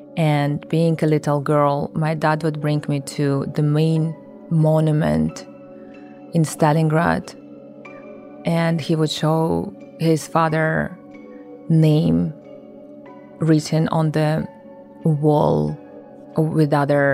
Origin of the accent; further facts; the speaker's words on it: Kazakhstan; born there; English is a second language; I was born in Soviet Union, in USSR, the country which doesn't exist anymore. My parents coming from Central Asia. According to my DNA, I don't have any Russian blood inside of me. But Kazakhstan was part of USSR.